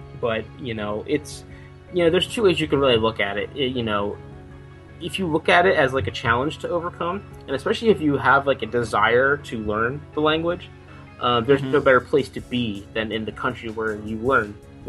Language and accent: English; New Jersey, United States; now in Japan; And when I went to college, I'm from New Jersey.